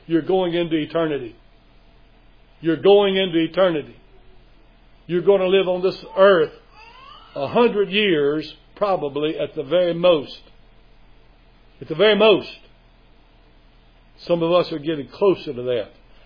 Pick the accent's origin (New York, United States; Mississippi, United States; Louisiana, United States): Mississippi, United States; I'm ashamed that he came from my home state. And sorry that the people of Mississippi think more of him than they do our president